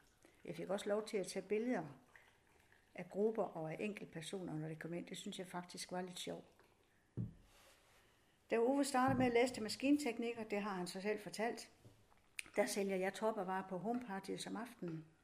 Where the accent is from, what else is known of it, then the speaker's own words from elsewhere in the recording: Esbjerg, Region of Southern Denmark, Denmark; born there; september i 1949. Jeg er født på Gamle By Strandvej 37 i Esbjerg Ø.